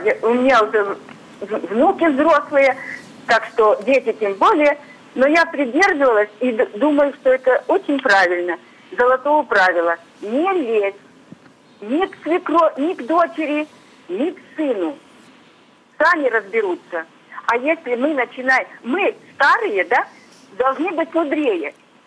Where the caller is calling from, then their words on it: Tambov Oblast, Russia; Я из Тамбовской области дозвонилась вам.